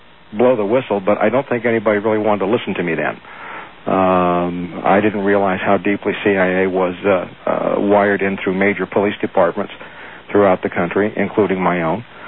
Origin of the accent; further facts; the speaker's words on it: Washington, District of Columbia, United States; born there; also born or lived in Los Angeles; I was born in Washington, D.C., into that environment. Moved quite heavily until I was a junior in high school, where we came to Los Angeles.